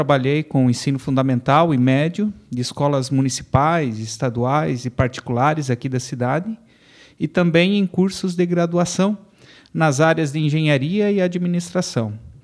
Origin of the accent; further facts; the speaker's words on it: Chapecó, Santa Catarina, Brazil; eu sou natural aqui de Chapecó.